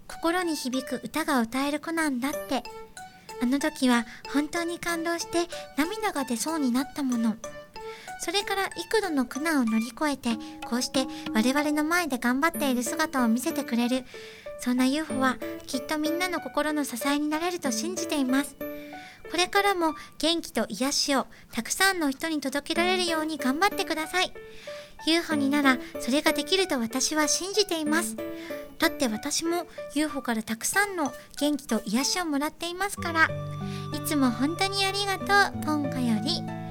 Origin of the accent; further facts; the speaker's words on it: Hokkaido, Japan; now in Tokyo, Japan; 私は北海道から上京してきたんですけど、やっぱりこう最初は知ってる人も友達もいなくて